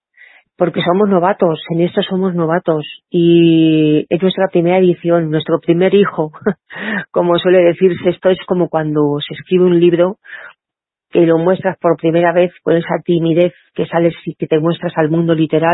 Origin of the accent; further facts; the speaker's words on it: El Pedernoso, Castilla-La Mancha, Spain; que yo la ubiqué en un pueblo pequeño, como es mi pueblo, el Pedernoso